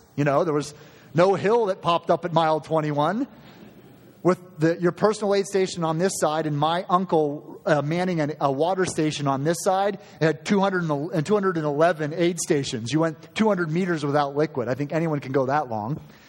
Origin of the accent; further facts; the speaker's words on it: Titusville, Pennsylvania, United States; in my hometown of Titusville